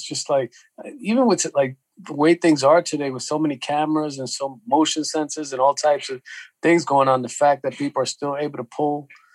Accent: New York City, New York, United States; You know, I grew up here in New York City.

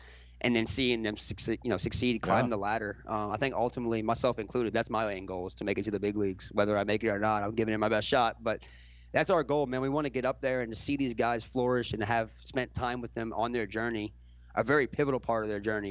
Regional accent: New Orleans, Louisiana, United States; I came up as a bat boy. I'm from New Orleans.

